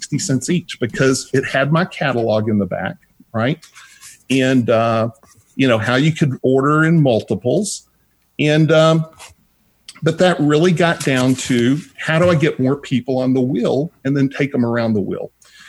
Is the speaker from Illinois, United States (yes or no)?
no; Texas, United States; accent: Texas; Yeah, I'm from Texas.